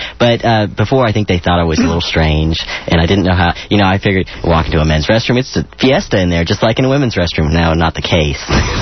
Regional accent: Houston, Texas, United States; I grew up in a fairly conservative part of Houston. I grew up in Jersey Village, and I just wasn't exposed to the gay community.

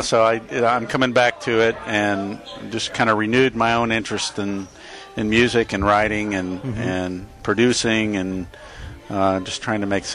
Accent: Houston, Texas, United States; also born or lived in Denton; No, I moved here from North Texas. I went to school in Denton and kind of hung around Dallas-Fort Worth area for the following years and made my way back to Houston. I actually grew up here.

